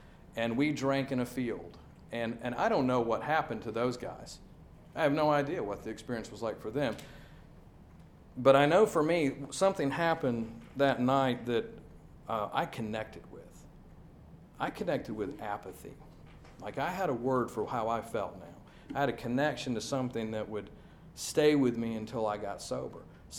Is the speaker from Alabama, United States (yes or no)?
yes; Tuscaloosa, Alabama, United States; born there; So I was born in 1971 in Tuscaloosa, Alabama, it was a terrible situation.